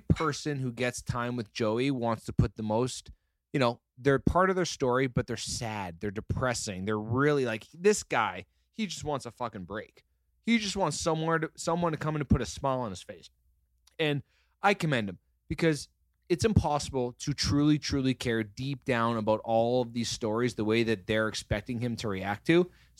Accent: Canada; We're Canadian. We say it a little different.

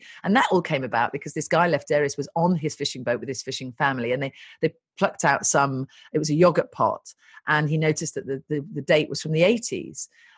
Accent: East Midlands, United Kingdom; I grew up in Rutland, which is this tiny little county bordering Leicestershire. I grew up in a house in a tiny little village.

